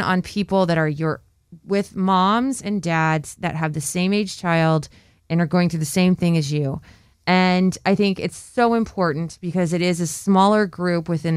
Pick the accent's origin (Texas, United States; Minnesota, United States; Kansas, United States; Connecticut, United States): Kansas, United States; now in Denver, United States; Jen lives in Denver, which is where I'm from. I grew up in Kansas, but call Colorado Denver home right now.